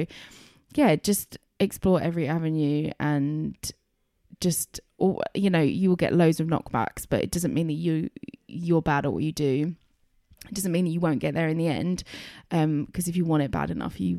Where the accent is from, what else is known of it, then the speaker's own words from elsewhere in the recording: Chelmsford, East of England, United Kingdom; growing up in Chelmsford, there wasn't like much for me to go and experience